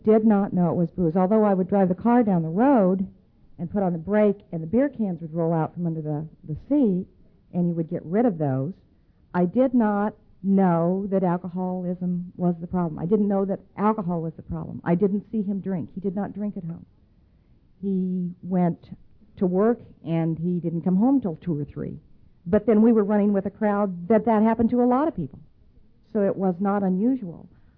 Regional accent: Cheyenne, Wyoming, United States; born there; I was born in 1941 in Cheyenne, Wyoming, to some parents who had waited 5 years for me.

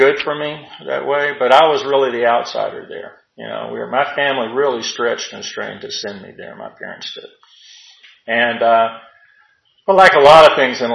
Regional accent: Georgia, United States; born there; I was born in Georgia Baptist Hospital in 1955. I'm 63 years old

